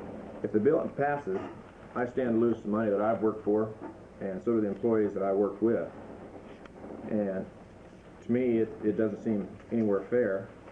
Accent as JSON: {"language": "English", "town": "Wasilla", "region": "Alaska", "country": "United States", "tie": "born or raised there", "said": "I'm from Wasilla. I've been in Alaska all my life."}